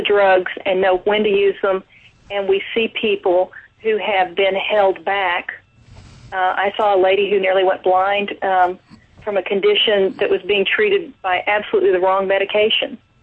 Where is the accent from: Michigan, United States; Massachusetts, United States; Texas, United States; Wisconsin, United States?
Texas, United States; I was raised in Texas and have some idea of geography